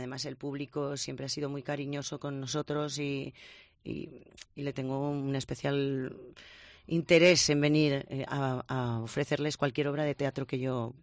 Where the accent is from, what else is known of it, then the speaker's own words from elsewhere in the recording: Valladolid, Castile and León, Spain; aquí en mi tierra, en Valladolid